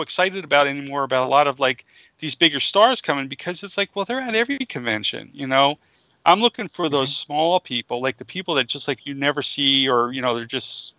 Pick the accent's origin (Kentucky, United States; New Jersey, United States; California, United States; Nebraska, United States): New Jersey, United States; since a lot of people know I'm from New Jersey, New York City area